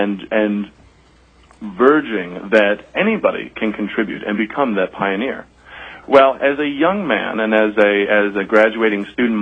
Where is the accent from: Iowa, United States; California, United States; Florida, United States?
Florida, United States; now in Alaska, United States; I am not originally Alaskan. I'm from Florida. And I moved here with the love for Alaska